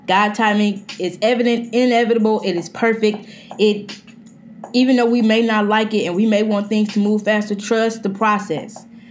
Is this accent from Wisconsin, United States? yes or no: no; Texas, United States; now in New York, United States; I live in New York. I moved from Texas to New York.